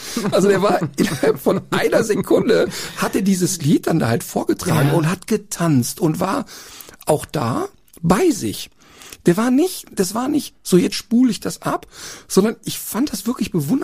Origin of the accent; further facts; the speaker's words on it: Duisburg, North Rhine-Westphalia, Germany; Ja, da aufgewachsen, ein paar Meter davon entfernt geboren.